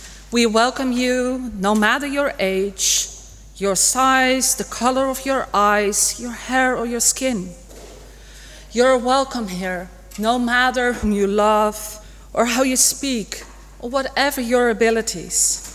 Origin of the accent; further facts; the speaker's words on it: Amsterdam, North Holland, Netherlands; English is a second language; I'm from the Netherlands, and I'm a ministry student at Unitarian College together with Gavin.